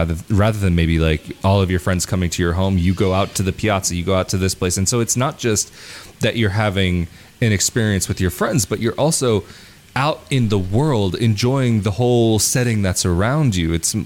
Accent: United States; I said, I'm from the United States. He's like, oh, in that case, we can speak English because it's your native language.

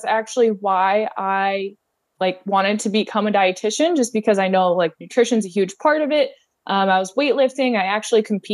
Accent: Michigan, United States; now in Metro Detroit, United States; Yeah, so I'm from Northern Michigan, kind of like the middle of nowhere. And then I moved downstate. So I live in Metro Detroit.

